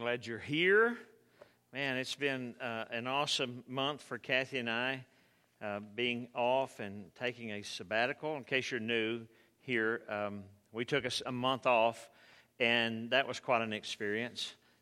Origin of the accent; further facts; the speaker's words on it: Texas, United States; Or, you know, we're kind of born and raised in Texas, and we don't get out of here, man. We like it here.